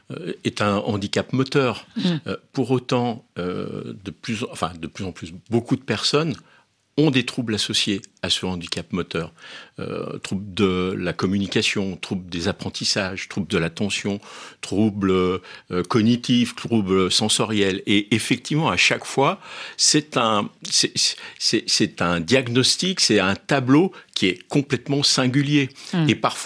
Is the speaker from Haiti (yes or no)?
no; Annecy, Auvergne-Rhône-Alpes, France; je voudrais juste vous dire que je viens d'Annecy, de la Haute-Savoie